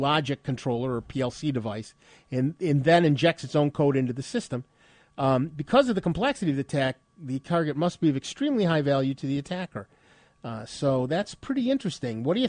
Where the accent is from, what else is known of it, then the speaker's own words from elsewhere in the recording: United States; I'm American. We don't learn foreign languages.